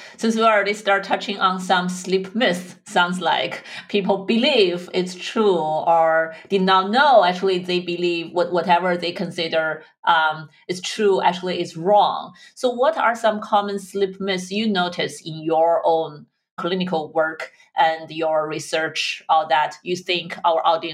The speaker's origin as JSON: {"language": "English", "country": "China", "said": "And I'm from China, right?"}